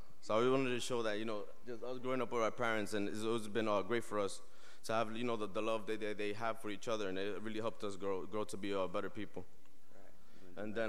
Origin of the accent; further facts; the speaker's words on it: Bronx, New York, United States; For those who don't know me, I'm originally from the Bronx. I basically did grow up in the church.